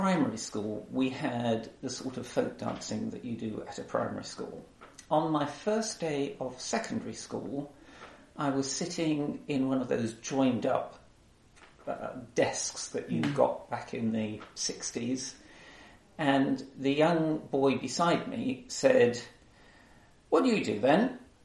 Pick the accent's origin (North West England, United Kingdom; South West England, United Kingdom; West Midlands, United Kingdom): South West England, United Kingdom; Weymouth; moved away as an adult; I had school at Weymouth and left when I was 18, went to London to university